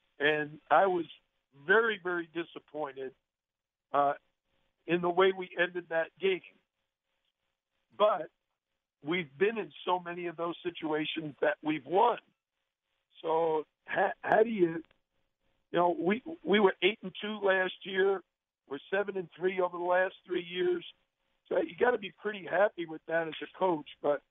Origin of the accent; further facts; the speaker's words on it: New York City, New York, United States; In New York City, when I was growing up in the Bronx, there were so many kids that played basketball